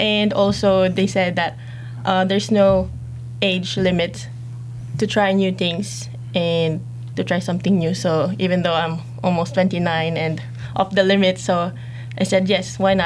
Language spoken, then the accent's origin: English; Philippines; English is a second language; now in Australia; So ate is a Filipino word for sister. So … I came here in Australia 2015, so just 3 years, I think. So for me, as I grew up in the Philippines